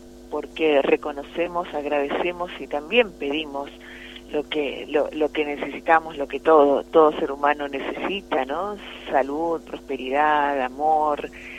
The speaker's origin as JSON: {"language": "Spanish", "town": "San Salvador de Jujuy", "region": "Jujuy", "country": "Argentina", "tie": "born there", "said": "Yo nací en San Salvador de Jujuy"}